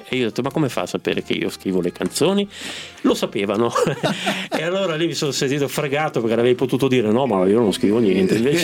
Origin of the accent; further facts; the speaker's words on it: Milan, Lombardy, Italy; born there; Io sono nato a Quarto Giaro.